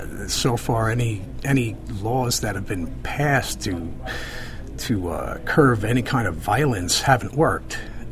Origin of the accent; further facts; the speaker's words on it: New Jersey, United States; I bought my first gun when I moved to Pennsylvania. I come from New Jersey